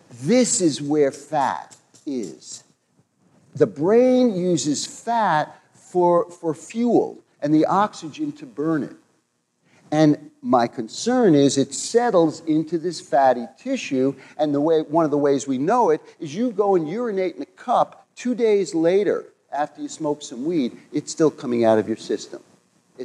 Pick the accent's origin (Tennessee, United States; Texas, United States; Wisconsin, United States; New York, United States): New York, United States; accent: New York; you might be tripping on my shirt or my New York accent or something else that's going on out there.